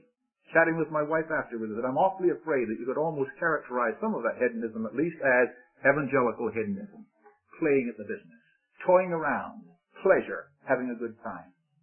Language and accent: English; Victoria, British Columbia, Canada; I came from Victoria, British Columbia. We used to play soccer out there.